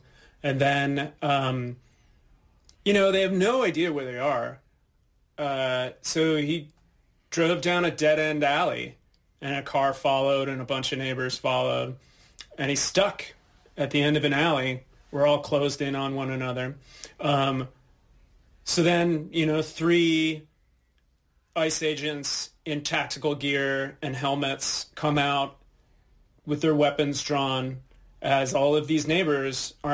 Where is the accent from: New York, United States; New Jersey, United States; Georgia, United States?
New York, United States; New York City; now in Minneapolis, United States; my wife grew up in Minneapolis, not far from where we live. I'm from New York City originally.